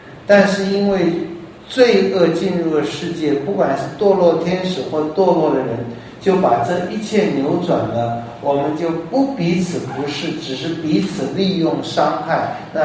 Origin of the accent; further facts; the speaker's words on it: China; 我们中国人最听不进去这句话，我们中国人最要面子